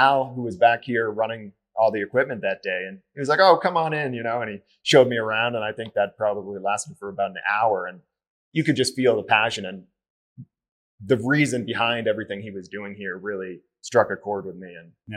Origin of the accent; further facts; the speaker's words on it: Portland, Oregon, United States; And then growing up in Portland, I grew up around the restaurant scene and the craft beer scene